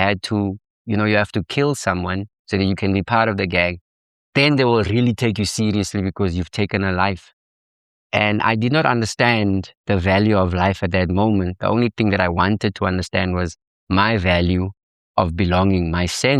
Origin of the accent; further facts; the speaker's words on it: Cape Town, Western Cape, South Africa; I grew up, I was born and bred in Cape Town, yeah, on the Cape Flats.